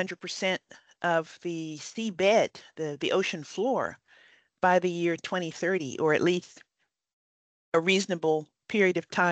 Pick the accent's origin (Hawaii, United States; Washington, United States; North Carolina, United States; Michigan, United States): Hawaii, United States; And growing up in Hawaii, you learn a lot about Polynesian history and culture.